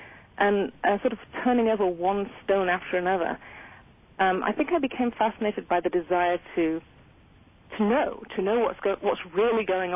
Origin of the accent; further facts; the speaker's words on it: England, United Kingdom; I was brought up in England, and you know, my life was kind of rather bleak and dull, and everyday working class family, not particularly interesting.